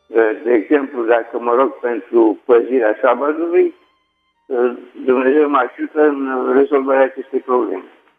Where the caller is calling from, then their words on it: Bucharest, Romania; din București.